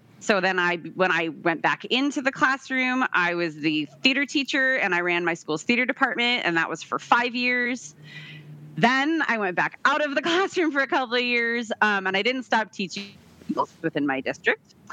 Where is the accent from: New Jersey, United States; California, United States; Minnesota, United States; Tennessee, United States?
California, United States; San Diego; I am an English teacher in San Diego, California, and I am born and raised in San Diego. I stayed here for college, and I'm actually teaching back in the district where I grew up.